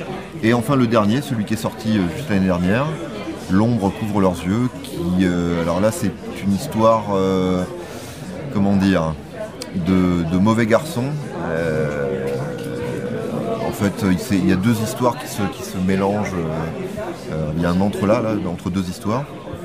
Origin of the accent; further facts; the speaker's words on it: France; Mon père était américain, moi je suis français. J'ai même pas la double nationalité parce que mes parents n'étaient pas mariés.